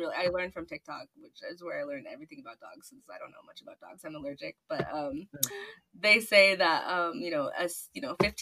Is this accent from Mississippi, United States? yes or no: no; Florida, United States; also born or lived in Washington; So I spent like my early years in Washington State, but I was raised mostly in Florida, so hurricanes and tropical storms were just, you happen all the time